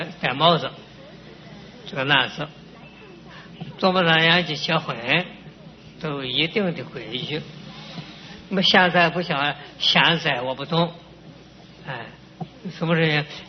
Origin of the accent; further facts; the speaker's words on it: China; 我是个中国人